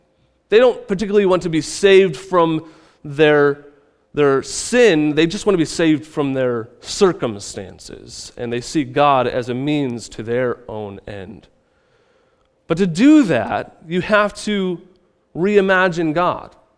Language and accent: English; Midwest, United States; We come from all different places. I come from the Midwest.